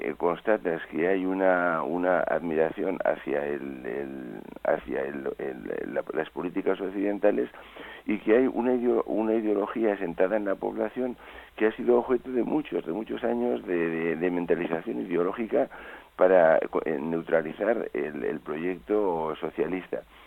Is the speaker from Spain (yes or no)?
yes; Navarre, Spain; En mi pueblo, yo soy un pueblecito cerca de Las Bardenas, relativamente cerca